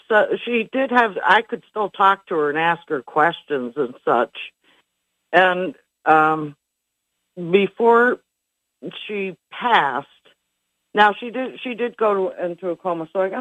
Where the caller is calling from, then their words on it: Pennsylvania, United States; I'm in Pennsylvania.